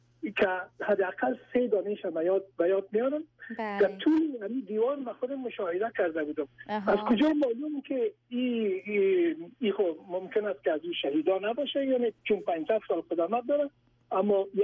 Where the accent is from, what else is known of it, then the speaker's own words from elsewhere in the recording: Kabul, Afghanistan; من از شهر کنی کابل هستم، ما در اون شهر کنی کابل بزرگ شدیم